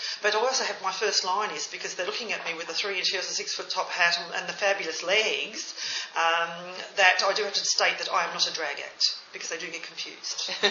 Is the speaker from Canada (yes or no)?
no; Birmingham, West Midlands, United Kingdom; also born or lived in Melbourne / Queensland; now in Australia; starting off growing up in Birmingham, the immigrant to Australia, going from Melbourne up to Queensland, and being married to this Aussie man and having these two kids.